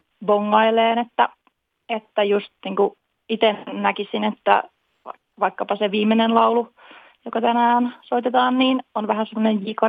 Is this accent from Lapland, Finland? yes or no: no; Parkano, Pirkanmaa, Finland; now in Tampere, Finland; Mä oon Parkanosta.